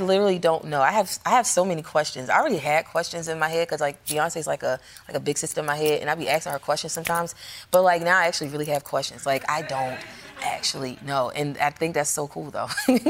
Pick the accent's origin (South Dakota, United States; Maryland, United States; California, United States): Maryland, United States; She's from Pennsylvania. I'm from Maryland. And so it was something about, like, not having a twang